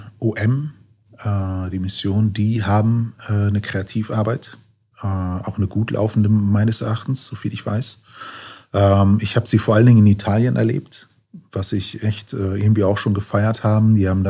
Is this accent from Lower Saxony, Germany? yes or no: no; North Rhine-Westphalia, Germany; ich komme aus dem Lipper Raum, und wir haben bei uns jetzt einiges an Bewegung.